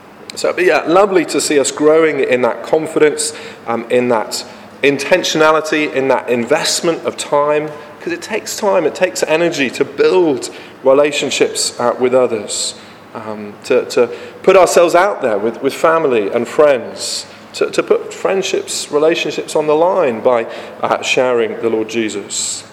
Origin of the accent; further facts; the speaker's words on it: United Kingdom; You know, as British people, we're not very good at talking about money.